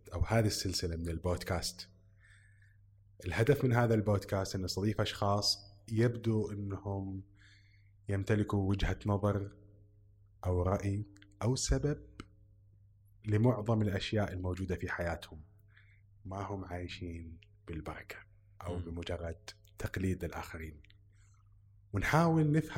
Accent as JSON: {"language": "Arabic", "country": "Saudi Arabia", "said": "هذا السيستم كمان موجود في الكويت، نفس السيستم التعيسي اللي عندنا في السعودية؟"}